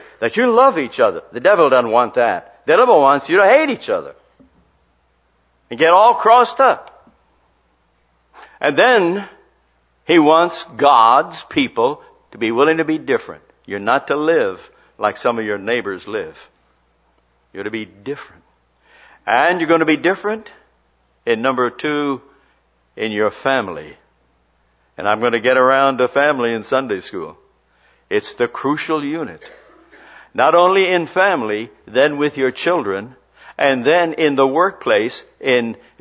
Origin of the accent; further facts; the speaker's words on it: Chicago, Illinois, United States; I graduated from college and the Korean War broke out. I was drafted from my hometown in Chicago.